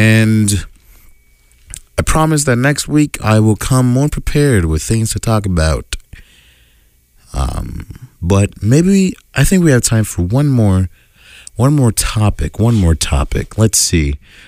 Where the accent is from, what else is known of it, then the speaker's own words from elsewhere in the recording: Houston, Texas, United States; now in Boston, United States; I'm from Houston, Texas, and people are nice on the sidewalks